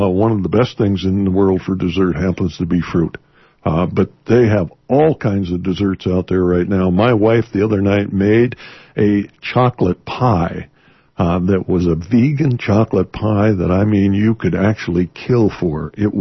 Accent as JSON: {"language": "English", "region": "Montana", "country": "United States", "said": "But remember, I'm from Montana."}